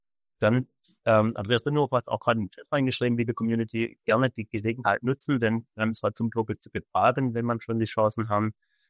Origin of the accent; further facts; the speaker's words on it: Stuttgart, Baden-Württemberg, Germany; Ich komme aus dem Stuttgarter Raum